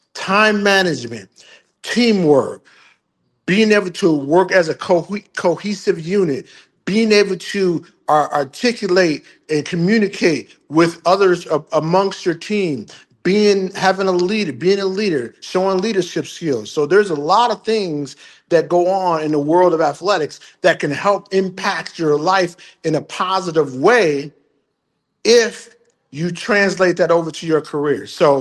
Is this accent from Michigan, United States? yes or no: yes; Baldwin, Michigan, United States; I am originally from Baldwin, Michigan, not too far from Muskegon. I'm not sure if you guys are familiar with that area. Real close to the legendary Idlewild, Michigan, and Baldwin's a great town near and dear to my heart.